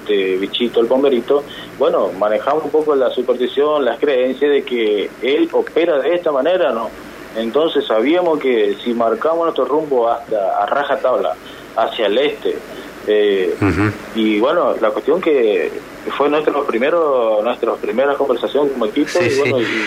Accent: Puerto Esperanza, Misiones, Argentina; born there; yo soy nacido acá en la provincia de Misiones, soy nacido en Puerto Esperanza

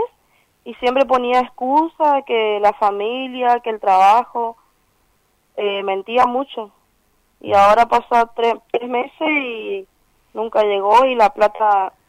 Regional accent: Posadas, Misiones, Argentina; Yo soy de Posadas.

